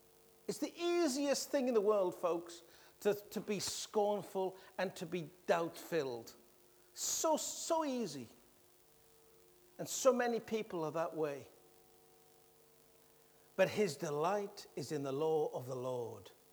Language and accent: English; Wales, United Kingdom; Oh, I come from Wales. We have a Welsh heritage and a Celtic culture.